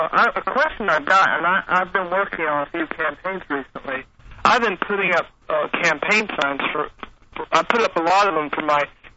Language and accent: English; Dawsonville, Georgia, United States; I'm from Dawsonville, Georgia.